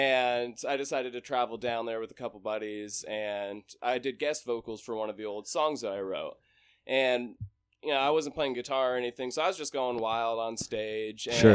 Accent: Portland, Oregon, United States; born there; So I was born in Portland. When I was about 19, I moved to Hawaii for a little bit.

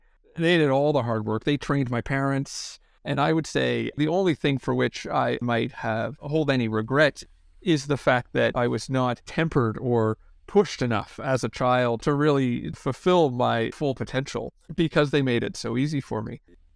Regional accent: Ottawa, Ontario, Canada; born there; My sister was born in Montreal. My brother was in Toronto, and I was born in Ottawa.

